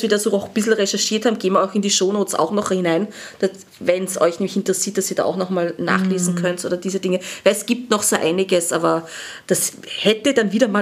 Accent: Austria; ich als Österreicherin

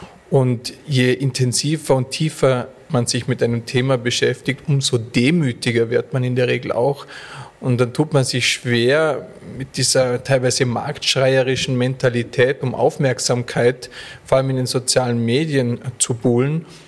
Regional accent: Austria; wir Österreicher

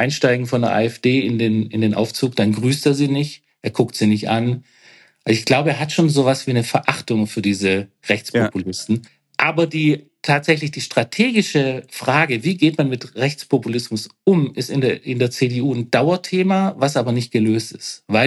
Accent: Baden-Württemberg, Germany; also born or lived in Hamburg, Germany; Ich bin klassischer Südwestdeutscher. Ich bin ja in Baden-Württemberg aufgewachsen, habe dann zwar 25 Jahre in Hamburg gelebt, aber lebe jetzt auch wieder hier.

